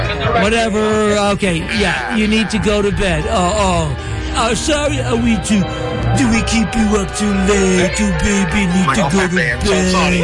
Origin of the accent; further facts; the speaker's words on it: Beaver, United States; they claim to be from Beaver. I'm from Beaver.